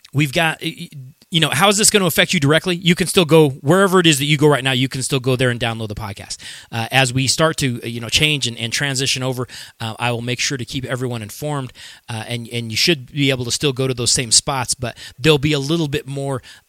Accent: Colorado, United States; I mean, like I said, I'm from Colorado. I don't have an allegiance, to England and all that kind of stuff.

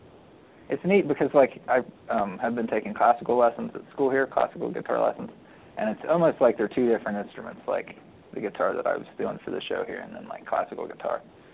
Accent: Wellston, Ohio, United States; also born or lived in Athens / Wilkesville; I was born in Athens, and I grew up in Wellston and Wilkesville, and I've been living in Athens for a few years now.

